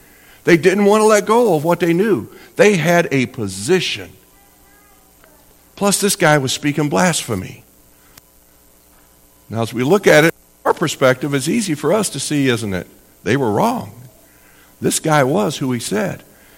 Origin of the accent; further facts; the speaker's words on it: United States; Kind of like I grew up there in Jefferson County.